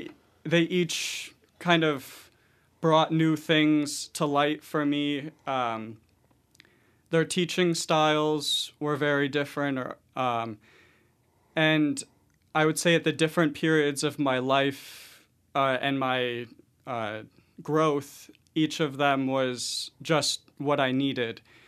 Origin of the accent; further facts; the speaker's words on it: Penn Yan, New York, United States; also born or lived in Victor; And actually, in middle school, my family moved to Victor from Penn Yan to cut our commute in half